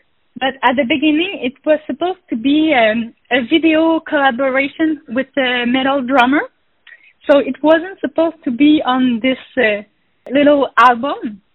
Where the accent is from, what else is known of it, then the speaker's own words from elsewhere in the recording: Montreal, Quebec, Canada; born there; I was born in Montreal City.